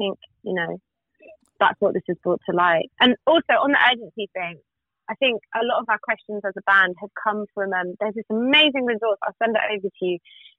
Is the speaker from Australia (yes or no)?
no; Reading, South East England, United Kingdom; yeah, I'm from Reading.